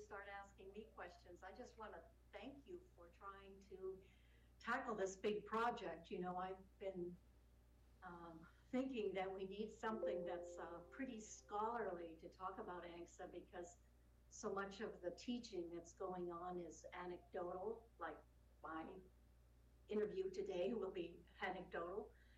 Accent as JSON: {"language": "English", "town": "Anchorage", "region": "Alaska", "country": "United States", "tie": "born there", "said": "I was born in Anchorage, Alaska in 1949, in the old Providence Hospital that stood on the corner of 9th and L Street."}